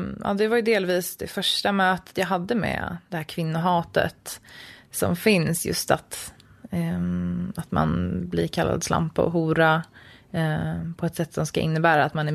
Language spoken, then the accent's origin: Swedish; Kvarsebo, Östergötland, Sweden; born there; Jag har flyttat runt väldigt mycket, men jag föddes utanför Kolmården, djurparken. I Kvarsebo heter det.